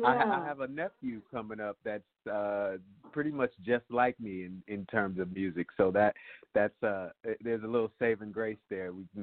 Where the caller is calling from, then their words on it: Chicago, Illinois, United States; I'm calling from Chicago.